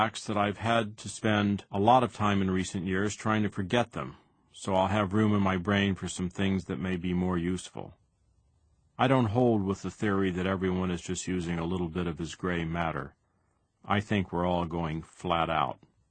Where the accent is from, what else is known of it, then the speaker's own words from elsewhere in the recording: Kansas City, United States; I grew up in Kansas City, which is what the real estate people might call equally convenient to either coast.